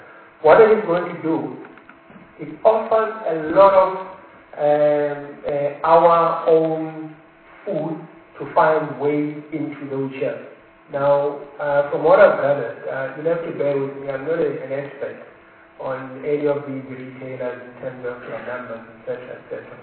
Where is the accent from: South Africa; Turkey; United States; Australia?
South Africa; Soweto, Gauteng; I come from Soweto